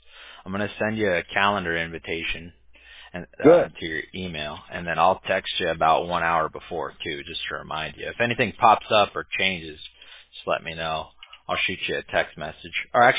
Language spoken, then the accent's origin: English; Huntington Beach, California, United States; I grew up over there in Huntington, too, so I'm real, you know, so I'm familiar going all the way up the coast right here, you know.